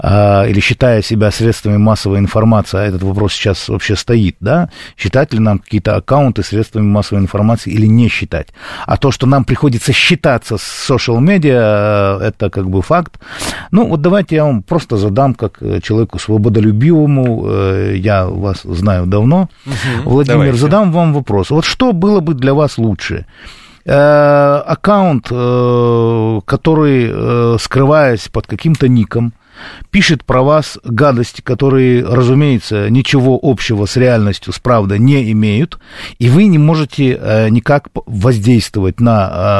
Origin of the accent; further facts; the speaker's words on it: Chechnya, Russia; было бы глупо мне, чеченцу, значит, стоять в стороне